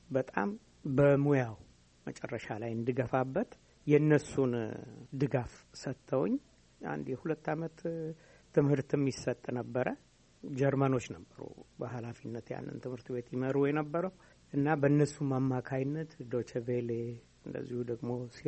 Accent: Adaberga, Oromia, Ethiopia; also born or lived in Addis Ababa; እና መጨረሻ ላይ እኔና እህቴ እንደው ከሞት እንድንተርፍላቸው ከነሱ አካባቢ ሰውረውን ወደዚህ ወደ ከተማ መጣን፣ ወደ አዲስ አበባ። ለአዲስ አበባ ቅርብ ነው፣ አዳበርጋ የሚባል ቦታ።

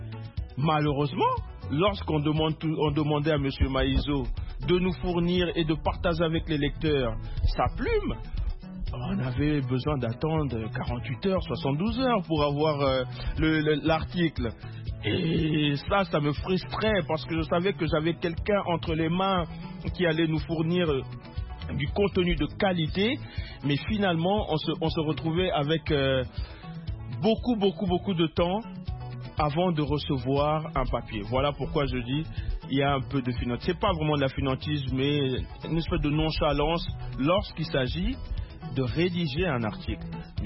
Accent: Rennes, Brittany, France; Oui, je suis un breton, monsieur.

